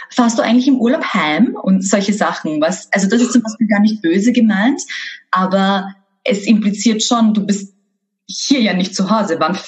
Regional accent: Vienna, Austria; ich bin in Favoriten aufgewachsen.

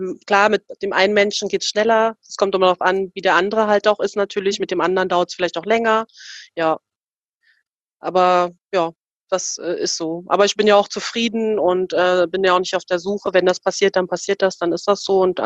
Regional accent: East Germany, Germany; Ich bin ja in der DDR aufgewachsen und meine Eltern leben ja natürlich noch drüben, also im Osten der Republik.

